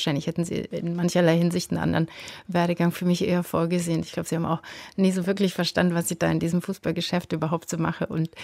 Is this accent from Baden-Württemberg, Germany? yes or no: no; Offenbach, Hesse, Germany; born there; Na, ich bin in Offenbach geboren.